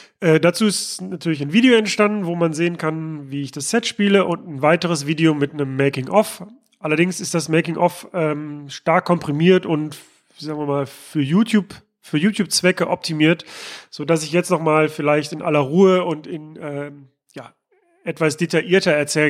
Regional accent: Mülheim an der Ruhr, North Rhine-Westphalia, Germany; Und dann war ich irgendwann mal joggen in meiner Heimatstadt, in Mülheim an der Ruhr

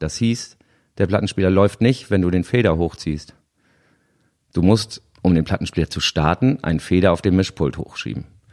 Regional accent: Gehrden, Lower Saxony, Germany; also born or lived in Plön / Lübeck; now in Kiel, Germany; ich bin in einer Kleinstadt in der Nähe von Hannover geboren, in Gehrden, habe da 19 Jahre gelebt. Dann hat es mich nach Plön verschlagen zum Zivildienst. Dann habe ich mal kurz in Lübeck gewohnt, 6 Jahre. Und jetzt wohne ich seit 2000 in Kiel.

